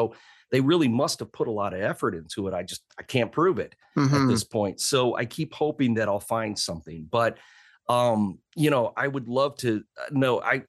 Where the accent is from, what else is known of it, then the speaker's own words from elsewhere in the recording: Decatur, Illinois, United States; I grew up in Decatur. That's as bad.